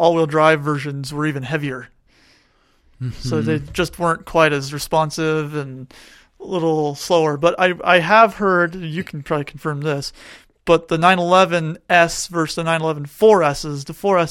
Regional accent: Tucson, Arizona, United States; I grew up in Tucson, and you didn't see a whole lot of them there.

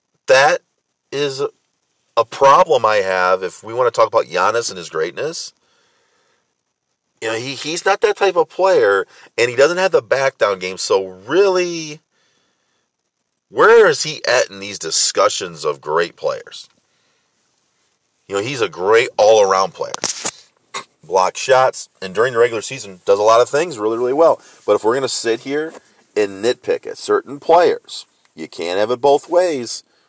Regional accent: Michigan, United States; I'm from Michigan, and I love that.

